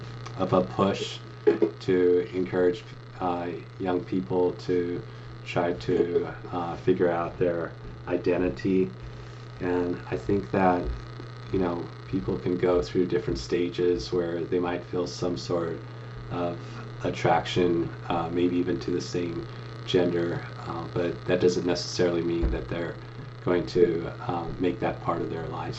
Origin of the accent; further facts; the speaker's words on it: Ithaca, New York, United States; growing up in Ithaca is kind of a mixture of some really.